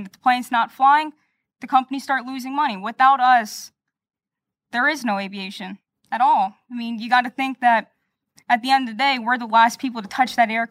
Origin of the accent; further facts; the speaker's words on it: Lake Mary, Florida, United States; So I'm native here from Florida, Lake Mary, to be precise.